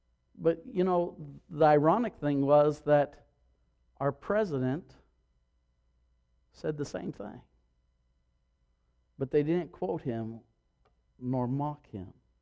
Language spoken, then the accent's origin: English; Tennessee, United States; from my home state of Tennessee